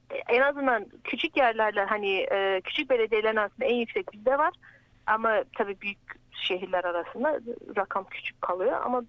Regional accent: Shepparton, Victoria, Australia; Evet ben Shepperton'da doğma büyüme. Az bir süre işte zaman zaman Türkiye'de yaşadım. Melbourne'da da denedim ama sevmiyorum. Buranın şey kasabasında mutluyum yani seviyorum.

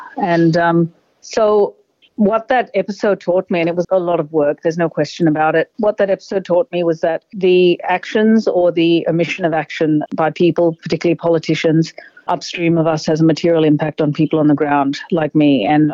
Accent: Australia; But I am an Australian, a proud Australian. And I think I represent very much the migrant story of Australia.

